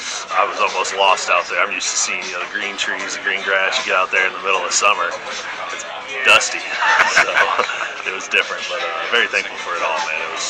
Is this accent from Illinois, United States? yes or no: yes; Alton, Illinois, United States; Southern Illinois, Alton, Illinois.